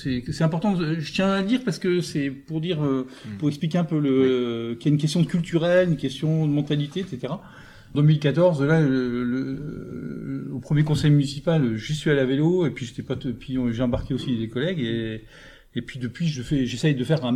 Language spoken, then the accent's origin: French; Bar-le-Duc, Grand Est, France; Je suis originaire de Bar-le-Duc, la ville d'ailleurs des frères Michoud.